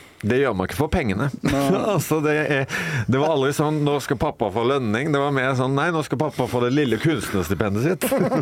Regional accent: Sveio, Vestland, Norway; jeg kommer fra Sveio på Vestlandet. Det er et snøløst sted. Vi har snø til å gå på ski 3 ganger i året.

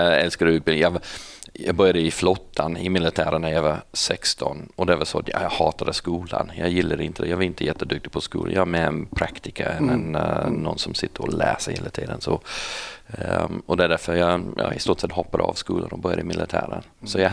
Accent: Lithgow, New South Wales, Australia; Swedish is a second language; Men jag kommer från en stad som heter Lithgow och den ligger 16 mil västerut

